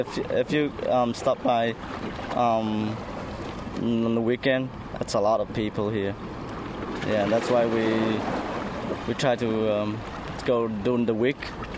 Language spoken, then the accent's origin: English; Des Moines, Iowa, United States; I'm from Des Moines.